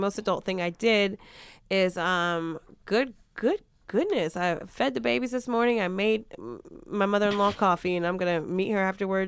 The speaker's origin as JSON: {"language": "English", "region": "New Jersey", "country": "United States", "said": "First of all … I'm from Jersey. I worked news overnight."}